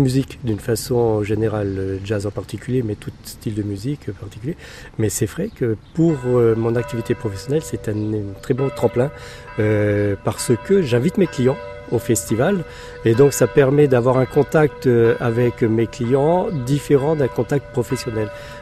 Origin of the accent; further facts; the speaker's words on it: Bordeaux, Nouvelle-Aquitaine, France; Alors non, je ne suis pas de Wolfisheim, moi je suis bordelais.